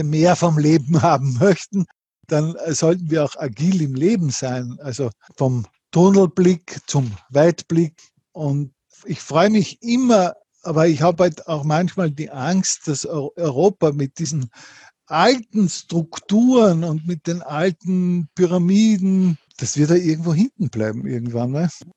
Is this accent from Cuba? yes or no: no; Linz, Upper Austria, Austria; ich komme aus Linz, in Oberösterreich